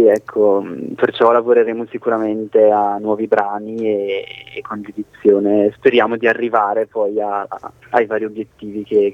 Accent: Brescia, Lombardy, Italy; now in Milan, Italy; Sì, in realtà io sono di Brescia, però di Brescia.

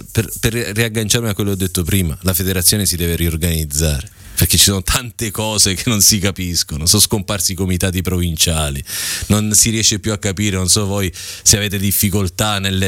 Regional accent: Sicily, Italy; non perché siamo siciliani

